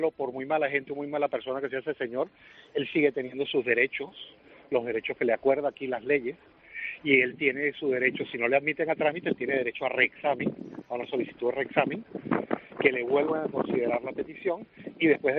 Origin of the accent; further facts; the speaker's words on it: Venezuela; now in Spain; me siente tanto como venezolano, del recuerdo de ese día infausto, y me duele como español que venga gente de esa calaña para acá